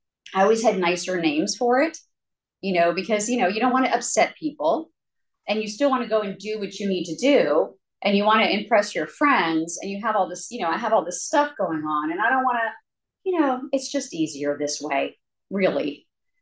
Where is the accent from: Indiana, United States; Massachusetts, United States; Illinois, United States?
Massachusetts, United States; Boston; I'm from Boston, Massachusetts, and my family literally came over on the Mayflower. I mean, I come from a long, old family in New England.